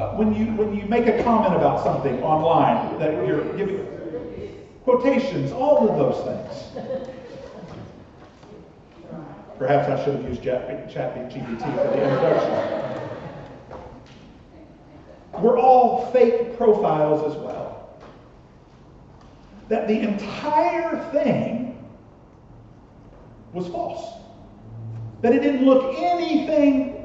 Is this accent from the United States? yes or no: yes; United States; now in Australia; I'm American.